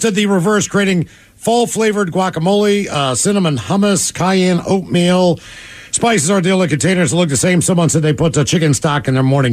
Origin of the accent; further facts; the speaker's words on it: West Virginia, United States; I'm from West Virginia. We don't have Mexicans where I lived.